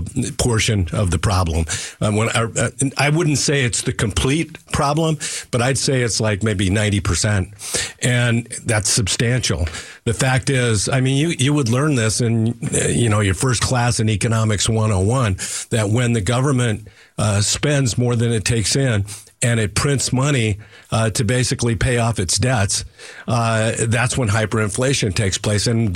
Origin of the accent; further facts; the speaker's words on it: Mesa, Arizona, United States; I grew up in Mesa, graduated from Mesa High, been there, raised my family there.